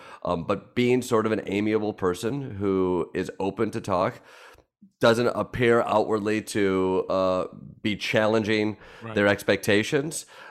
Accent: Michigan, United States; You know, I come from Michigan. I have family members on all sides of the political spectrum

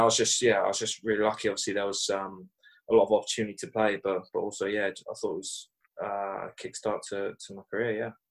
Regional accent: England, United Kingdom; growing up in England

